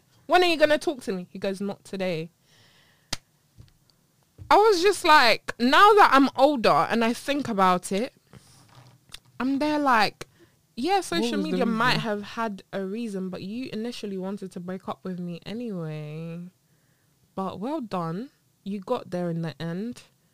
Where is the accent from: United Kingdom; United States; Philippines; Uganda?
Uganda; first language Luganda; English is a second language; Listen, English is not my first language, so I struggled with a lot of things.